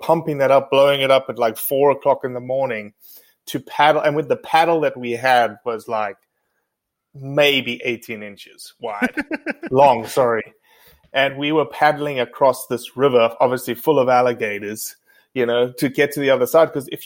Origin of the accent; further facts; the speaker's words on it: South Africa; I always wanted to be a game ranger. That's the thing that boys growing up in South Africa want to become, right?